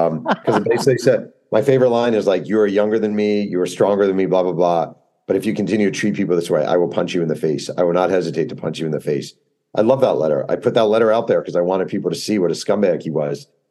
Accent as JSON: {"language": "English", "region": "New York", "country": "United States", "said": "And like I tell them I'm from New York, and they won't say, oh, New York."}